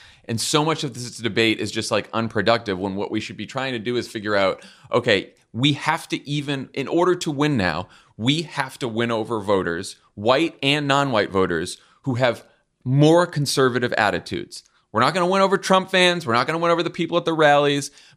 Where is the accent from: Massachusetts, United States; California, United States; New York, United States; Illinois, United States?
Massachusetts, United States; I'm now joined by the senior senator from my home state of Massachusetts